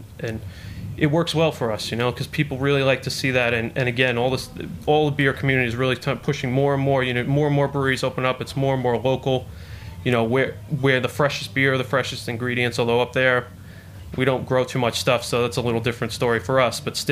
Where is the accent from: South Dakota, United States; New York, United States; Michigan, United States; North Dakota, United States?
New York, United States; I'm actually from New York. Came back for the winter.